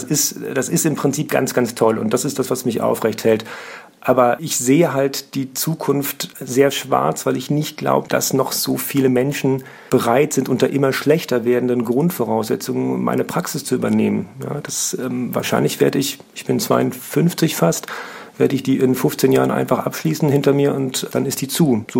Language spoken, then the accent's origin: German; Bonn, North Rhine-Westphalia, Germany; Wir als Bonner haben es ja echt noch gut mit 3 Kliniken und noch einer ganz guten Arztdichte.